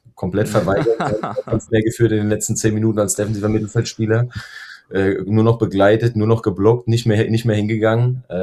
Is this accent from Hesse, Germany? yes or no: yes; Hesse, Germany; ich bin Hesse, wir sind zurückgekehrt in unsere Heimat.